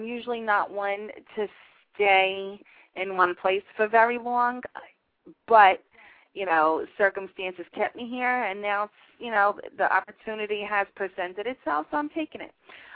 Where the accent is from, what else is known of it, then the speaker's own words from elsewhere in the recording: New York, United States; moved away; Yeah, I'm very excited about moving back to New York. I was born and raised in New York.